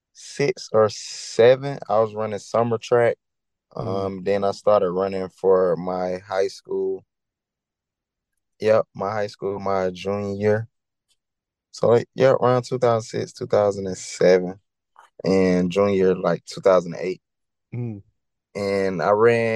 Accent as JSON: {"language": "English", "town": "Fort Valley", "region": "Georgia", "country": "United States", "tie": "born or raised there", "said": "I grew up in Fort Valley, like central Georgia, near Macon, Georgia."}